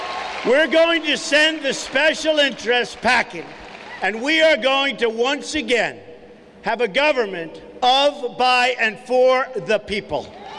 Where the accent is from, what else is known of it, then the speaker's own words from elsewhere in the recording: United States; As a father, as a builder, as an American, it offends my sense of right and wrong